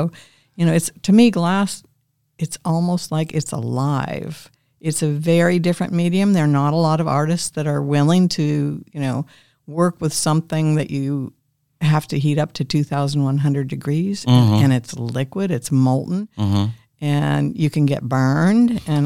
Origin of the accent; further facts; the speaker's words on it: Arlington, United States; born there; Well, yes, I was born in Arlington, and I went to Bethesda Naval Hospital, so I actually have two birth certificates.